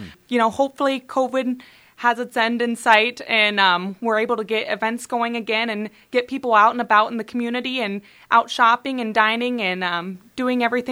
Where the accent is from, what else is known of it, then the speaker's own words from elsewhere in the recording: Iowa, United States; So I'm originally from Greene County. I grew up near Chardin, Iowa on an acreage.